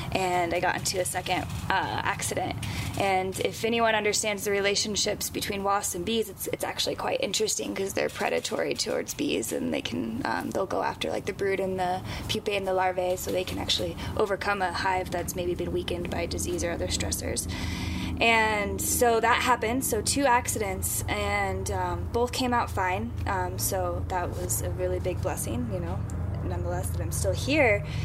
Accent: Morrison, Colorado, United States; So I grew up here in Colorado. I grew up along the Front Range in Morrison, Colorado, so just near Red Rocks outside of Denver.

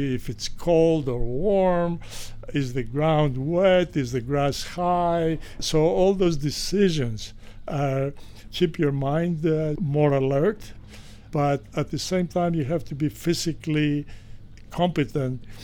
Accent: Greece; I was born in Greece. We lived under some very difficult circumstances. I was raised by a grandmother and mother who took care of me after my parents' divorce.

